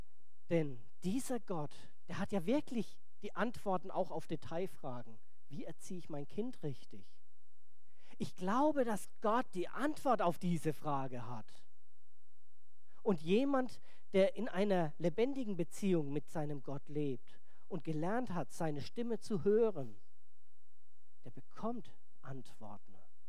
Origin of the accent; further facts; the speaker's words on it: Bavaria, Germany; Es gibt in meiner Heimat, aber ich komme nicht aus Bayern, ich komme aus Franken.